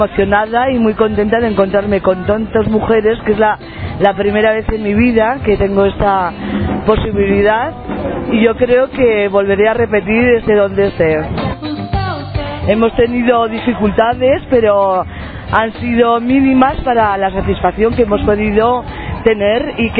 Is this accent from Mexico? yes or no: no; Basque Country, Spain; soy del País Vasco.